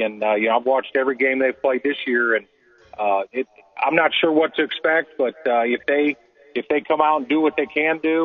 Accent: Illinois, United States; I grew up in Illinois, so I'm a Big Ten fan.

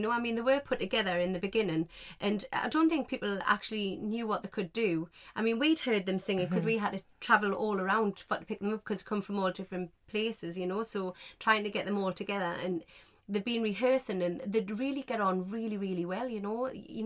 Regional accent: South Shields, North East England, United Kingdom; I'm from South Shields. I'm Perry's mum.

